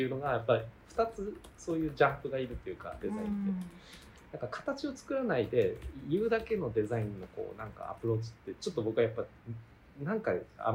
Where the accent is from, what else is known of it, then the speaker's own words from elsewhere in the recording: Yamagata, Japan; さっきお話ししてた山形県の出身なんで